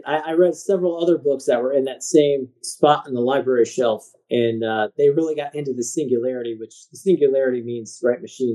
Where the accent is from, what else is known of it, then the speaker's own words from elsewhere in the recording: Missouri, United States; I grew up in Missouri, right? So we were right there in Tornado Alley.